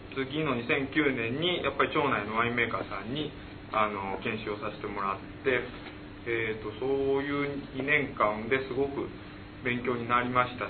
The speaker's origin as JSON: {"language": "Japanese", "town": "Katsunuma", "region": "Yamanashi", "country": "Japan", "tie": "born or raised there", "also_born_or_lived": "Kofu", "said": "僕は甲府に生まれて小学校3年の時に勝沼に引っ越してきました。大学進学で上京をして"}